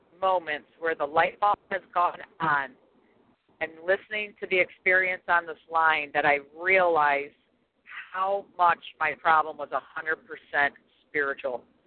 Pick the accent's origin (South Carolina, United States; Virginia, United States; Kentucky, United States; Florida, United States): Florida, United States; I'm compulsive overeater from Florida.